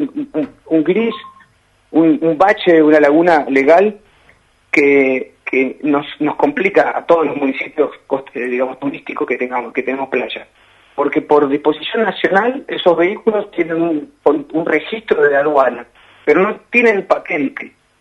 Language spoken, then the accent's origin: Spanish; Argentina; asumamos las responsabilidades que nos tocan como argentinos de vivir en un país con leyes.